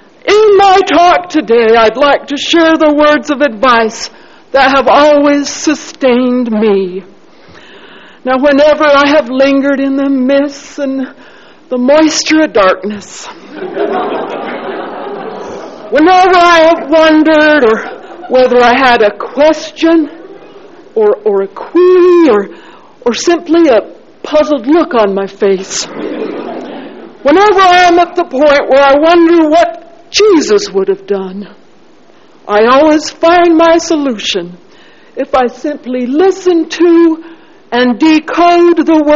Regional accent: Ephraim, Utah, United States; now in Salt Lake City, United States; I grew up in Ephraim. But I've come to Zion. I've lived in Salt Lake.

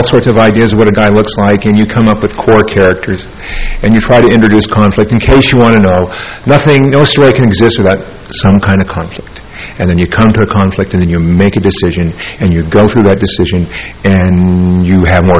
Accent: Salt Lake City, Utah, United States; I grew up in Salt Lake City. I come from a very prominent Jewish family and a very prominent and a reasonably strong LDS family. And that's my mother's side. And the other side, Greek Orthodox and Mormonism.

